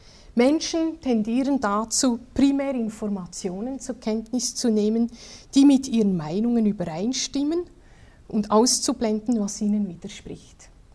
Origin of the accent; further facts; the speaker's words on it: Switzerland; first language Swiss German; German is a second language; Sie wissen, dass ich Schweizerin bin und meine Muttersprache Schweizerdeutsch ist und nicht Hochdeutsch.